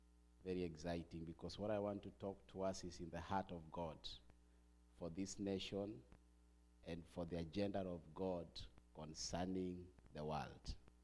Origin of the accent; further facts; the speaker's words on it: Kenya; I'm from Kenya, Africa.